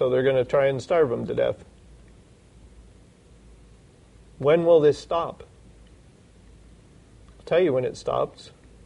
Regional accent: Massachusetts, United States; born there; And if the doctor had his way, I'd have been born in Guam. But my mom wouldn't listen to him. So I was born in Massachusetts.

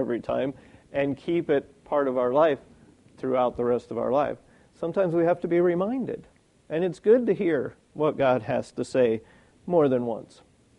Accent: Idaho, United States; I can't just come over and say, well, I'm from Idaho, I don't know what your laws are.

